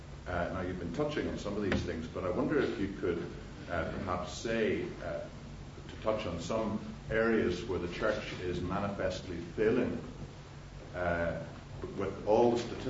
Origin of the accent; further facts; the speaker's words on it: Northern Ireland, United Kingdom; And I come from Northern Ireland. We have the same thing there.